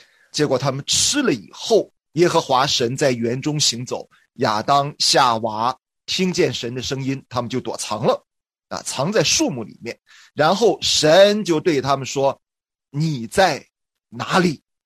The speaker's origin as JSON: {"language": "Chinese", "country": "China", "said": "我们中国人呢特别喜欢平安啊，我们说金山银山也不如家宅平安"}